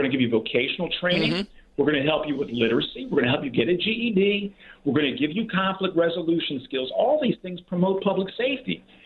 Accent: Philadelphia, Pennsylvania, United States; I grew up in West Philly in a row house.

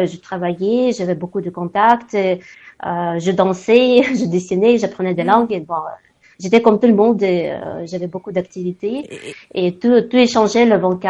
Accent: Ukraine; French is a second language; Moi, je parle le russe au quotidien. Je suis ukrainien, mais je parle le russe, pas de problème. Vraiment, pas de problème. Je parle le russe, je parle l'ukrainien, je parle le français, un tout petit peu anglais, je parle l'italien.

